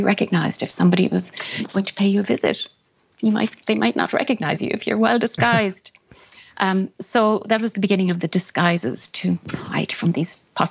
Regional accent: Ireland; born or raised there

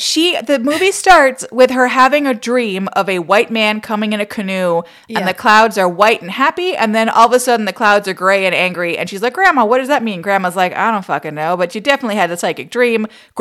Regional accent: Canada; But like as a Canadian, it's like, bing, it's like a thing.

